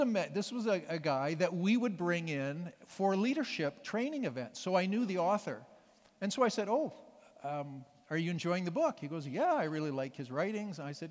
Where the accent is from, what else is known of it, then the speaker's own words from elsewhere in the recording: Canada; now in Sacramento, United States; well, I'm Canadian, but I'm living in Sacramento right now.